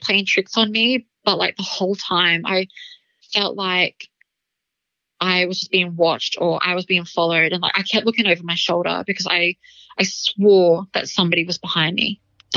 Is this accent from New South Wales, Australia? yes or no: no; Blackwater, Queensland, Australia; like I grew up in Blackwater in central Queensland.